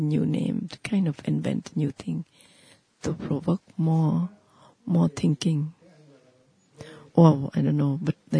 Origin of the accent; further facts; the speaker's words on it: Central Vietnam, Vietnam; English is a second language; and I said that I am from Central Vietnam.